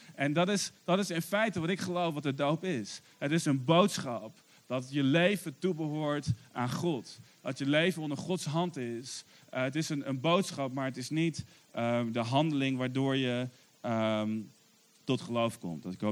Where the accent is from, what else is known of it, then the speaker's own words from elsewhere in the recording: Arnhem, Gelderland, Netherlands; We hebben daar een C3-kerk in Arnhem. Daar ben ik opgegroeid.